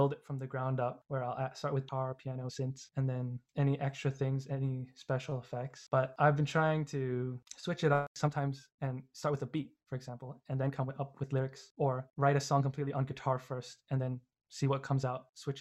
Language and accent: English; Toronto, Ontario, Canada; And I'm from Toronto and I go to university at the University of Waterloo